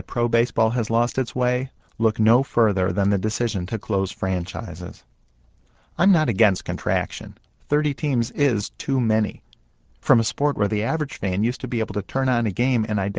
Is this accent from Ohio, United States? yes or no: yes; Cleveland, Ohio, United States; I'm from Cleveland.